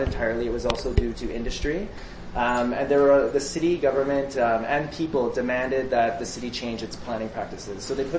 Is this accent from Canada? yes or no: yes; Ontario, Canada; I grew up in Northern Ontario, actually.